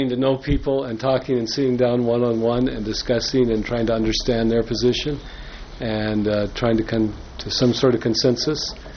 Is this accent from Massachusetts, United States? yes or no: no; Oregon, United States; I grew up in Oregon, and I grew up in a family. My dad was the head of the school for the deaf in Oregon for 40 years.